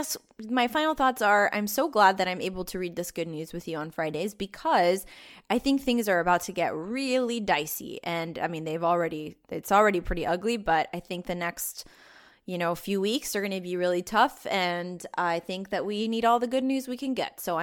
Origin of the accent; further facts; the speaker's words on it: United States; now in Amsterdam, Netherlands; I'm an American living in Amsterdam for the past 8 years.